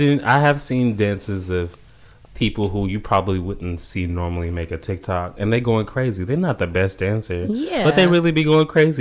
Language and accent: English; California, United States; I grew up in California, so you would. I saw the crip walk more than anything.